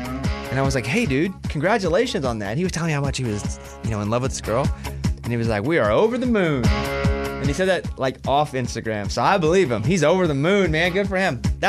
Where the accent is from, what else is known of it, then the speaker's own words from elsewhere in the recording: Arkansas, United States; And for me, I do a lot in my hometown now, and I feel that I can do a lot more for the state of Arkansas.